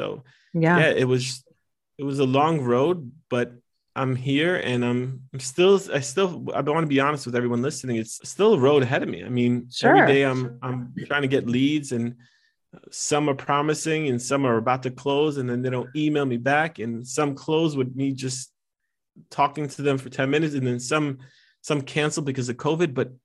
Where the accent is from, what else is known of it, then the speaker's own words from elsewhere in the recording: United States; English is a second language; I was born and raised in America, but English isn't my first language.